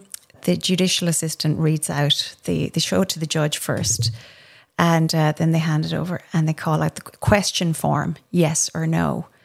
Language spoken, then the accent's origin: English; Ireland; And I'd say, I'm a conductor and I'm Irish. Of course I have terrible poker face. We speak with our faces, you know?